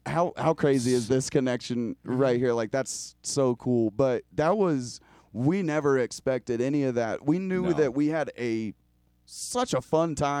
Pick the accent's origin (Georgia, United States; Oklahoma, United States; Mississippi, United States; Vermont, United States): Oklahoma, United States; we were raised in Oklahoma, so we're used to like small town things.